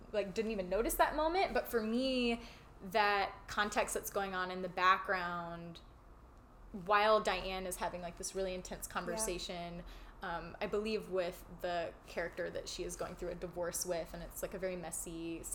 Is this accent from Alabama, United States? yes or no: yes; Birmingham, Alabama, United States; and some of that is just growing up in the South. Part of it is that when I was a kid, like maybe 8 years old, my mom bought an old slaughterhouse in downtown Birmingham